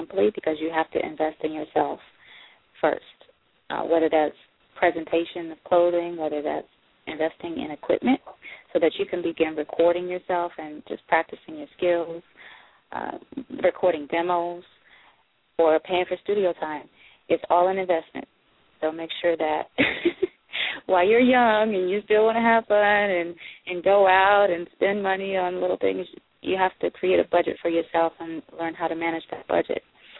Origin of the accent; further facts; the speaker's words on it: Alabama, United States; I'm from Alabama.